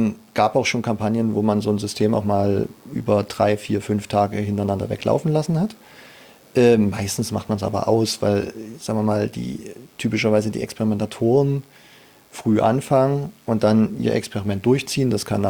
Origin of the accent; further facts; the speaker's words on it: Jena, Thuringia, Germany; Also ich meine, ich komme ursprünglich aus Jena. Da ist klar, dass man Optik mit der Muttermilch ein bisschen mit aufsaugt.